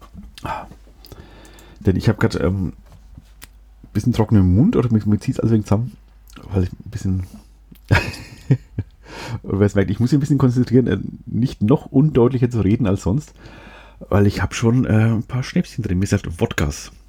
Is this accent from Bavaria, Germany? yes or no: yes; Schweinfurt, Bavaria, Germany; moved away; ich komme aus Schweinfurt